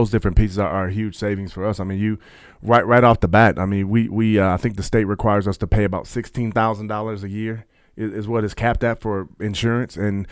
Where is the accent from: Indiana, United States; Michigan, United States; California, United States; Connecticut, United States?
Michigan, United States; Grand Rapids; I grew up in Grand Rapids.